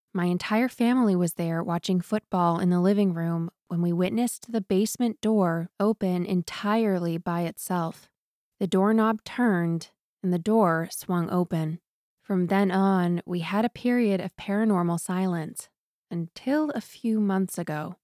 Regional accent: Newport, United States; So my parents built the house that I grew up in Newport

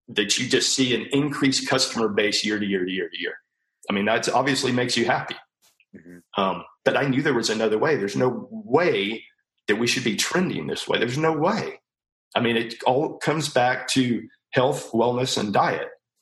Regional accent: San Antonio, Texas, United States; now in Austin, United States; We're both from San Antonio, but we always knew we wanted to get to the Austin area.

